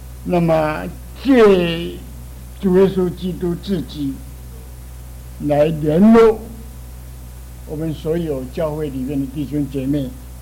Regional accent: Fujian, China; 那么我是福建人，我晓得我们福建的这个耕地不够，那么不够吃

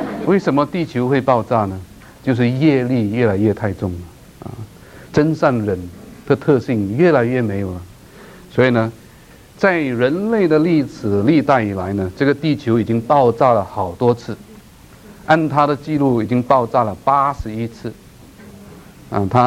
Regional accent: Malaysia; 我是马来西亚的，马来西亚的国语

